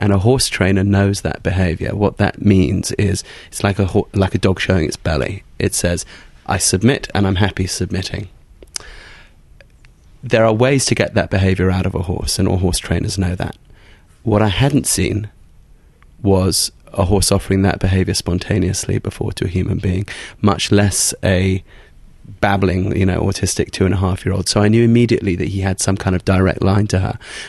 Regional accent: England, United Kingdom; So the horses that I grew up with in England and so on were very different to the horses that you have here.

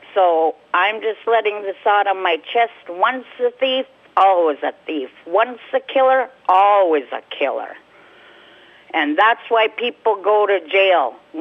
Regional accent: Clark's Point, Alaska, United States; You know, coming from a small community, we're 15 minutes, I'm originally from Clark's Point, and for such a small community out in Clark's Point

